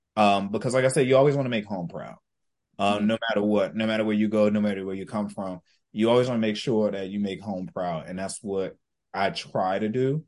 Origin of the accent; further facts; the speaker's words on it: New Jersey, United States; Cause I'm like, I'm from Jersey.